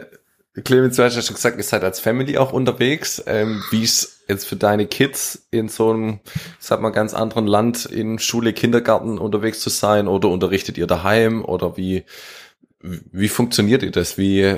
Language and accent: German; East Germany, Germany; wir als Ostdeutsche wollen hier in die arabische, afrikanische Welt gehen?